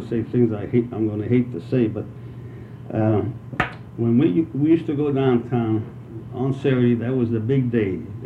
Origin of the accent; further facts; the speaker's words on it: Youngstown, Ohio, United States; I was born in Youngstown, Ohio, on Hine Street, on February the 28th, 1915. Then we ended up moving on the South Side, and I attended South High School, and I graduated South High in 1934.